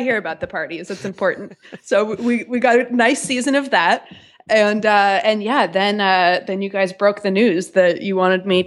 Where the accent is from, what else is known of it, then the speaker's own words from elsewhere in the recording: Saugerties, New York, United States; from Saugerties, New York